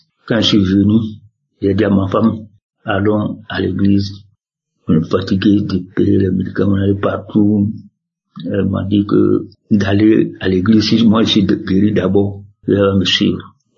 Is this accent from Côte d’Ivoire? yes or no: yes; Côte d’Ivoire; Je suis un Ivoirien vivant en Côte d'Ivoire, dans la région de Marawi.